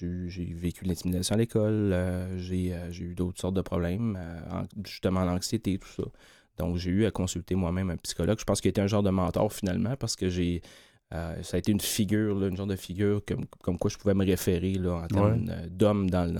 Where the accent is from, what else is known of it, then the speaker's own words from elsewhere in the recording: Quebec, Canada; Je viens de Charlevoix, donc ma mère avait une garderie en milieu familial.